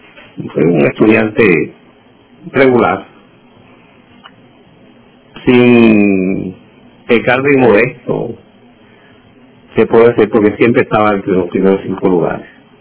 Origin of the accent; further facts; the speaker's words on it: Cumaná, Sucre, Venezuela; born there; Nací aquí en Cumaná, de una familia muy humilde. Nací el 7 de marzo del año 32